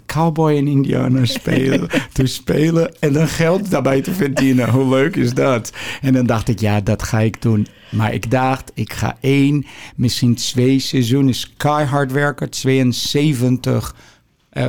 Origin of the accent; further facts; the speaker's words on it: Brazil; Dutch is a second language; als Braziliaan in Duitsland.